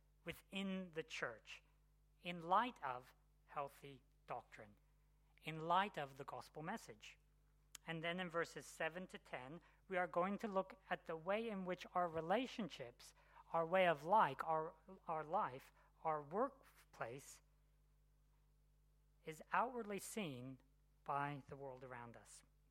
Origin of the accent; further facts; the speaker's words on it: Papua New Guinea; most of you know that I grew up in Papua New Guinea.